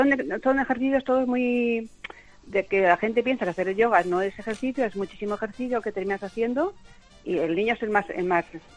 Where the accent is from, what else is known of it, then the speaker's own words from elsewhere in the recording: Cabo de Gata, Andalusia, Spain; Bueno, de primero, para saber que yo también soy de Almería.